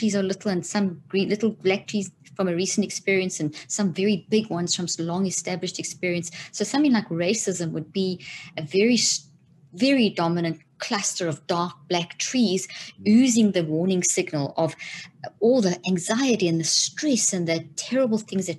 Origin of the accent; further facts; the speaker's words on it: South Africa; moved away as an adult; also born or lived in Zimbabwe; now in United States; Yes, I was born in Zimbabwe, and that country alone had enough problems and still has, and then grew up in South Africa and all my kids were born there. And we've been in the States now for 13 years. So I was in South Africa in the apartheid era and the transition and the post.